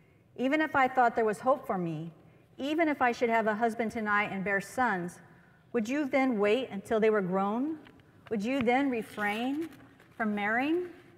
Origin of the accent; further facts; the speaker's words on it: Lafayette, United States; I am from Lafayette, and I am the pastor of a Work in Progress faith community.